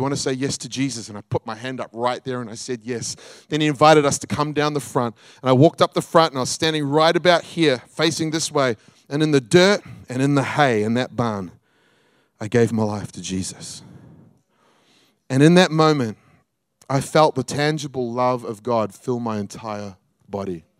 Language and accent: English; New Zealand; When I grew up in New Zealand, from the age of 5 years old, I was bullied severely.